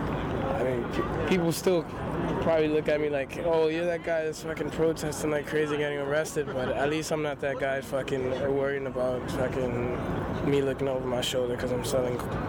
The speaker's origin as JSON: {"language": "English", "town": "Bronx", "region": "New York", "country": "United States", "said": "From the Bronx."}